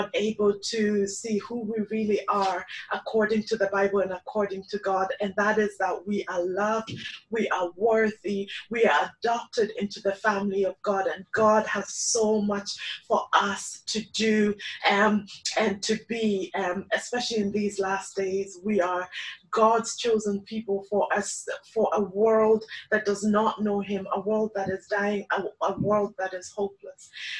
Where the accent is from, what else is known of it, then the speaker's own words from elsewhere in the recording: Kenya; also born or lived in Dublin / Northern Ireland; now in United States; I am from Kenya originally, spent most of my life in Dublin, moved to Northern Ireland when I got married to a Northern Irish man, and then moved to America.